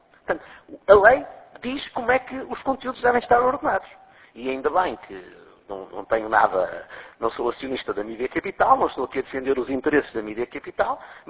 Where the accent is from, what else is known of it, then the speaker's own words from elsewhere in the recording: Portugal; ter a nossa autoestima enquanto portugueses em alta